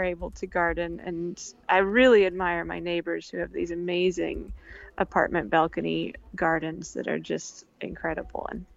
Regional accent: New Zealand; I grew up in New Zealand in a fairly rural part. It's actually a town famous for its diving and fishing, but I grew up on a nice area with a nice big garden and overlooking the ocean.

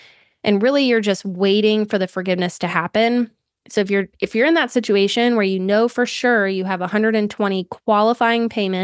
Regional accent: Atlanta, Georgia, United States; a conference called FinCon for financial content creators in Atlanta, my hometown.

